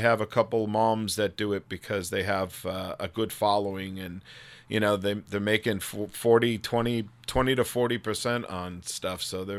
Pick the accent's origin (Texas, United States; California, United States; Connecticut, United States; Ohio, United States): Connecticut, United States; Connecticut. My family's New York, Jersey, Pennsylvania.